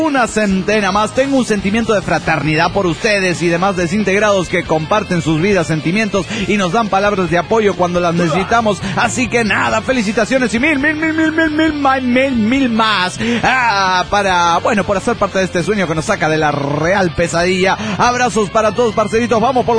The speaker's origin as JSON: {"language": "Spanish", "country": "Mexico", "tie": "born or raised there", "also_born_or_lived": "France", "said": "mi cambio de residencia de Francia a México. Me reporto desde mi tierra natal."}